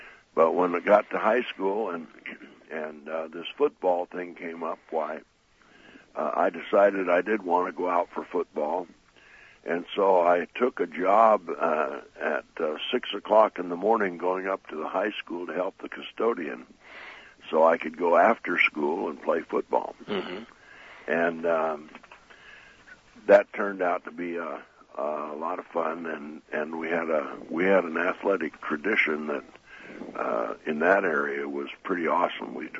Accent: Weed, California, United States; Okay, I was born in Weed, California, which is north near the Oregon border.

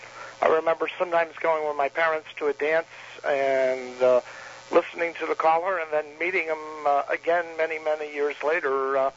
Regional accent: Norwich, Connecticut, United States; Well, I was born and brought up in Norwich, Connecticut, which is in the southeast corner of the state.

